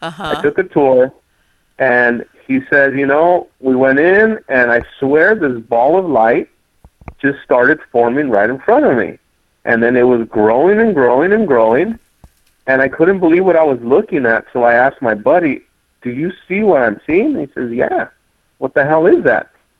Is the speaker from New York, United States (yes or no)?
no; Los Angeles, California, United States; first language Spanish; English is a second language; I grew up in a house where we didn't speak English until I was 5 years old when I started going to school. Right. And if you know anything about East L.A., there's a, I mean, everyone speaks Spanish